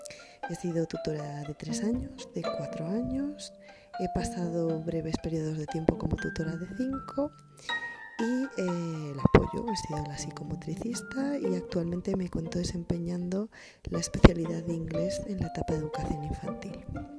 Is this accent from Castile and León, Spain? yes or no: yes; León, Castile and León, Spain; now in Madrid, Spain; Soy leonesa, adoptada en Madrid, pero nómada por naturaleza.